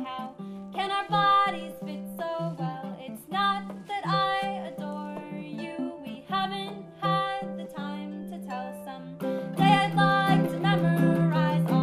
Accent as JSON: {"language": "English", "town": "Santa Barbara", "region": "California", "country": "United States", "said": "This is my brother Josh. We're … from Santa Barbara, California."}